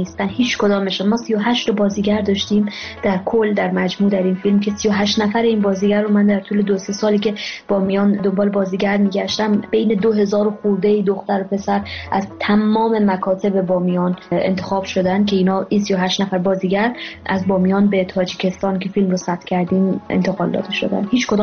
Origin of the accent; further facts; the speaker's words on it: Afghanistan; امسال 15 سال شده که من افغانستان زندگی می‌کنم و یک شناخت بسیار خوبی دارم از افغانستان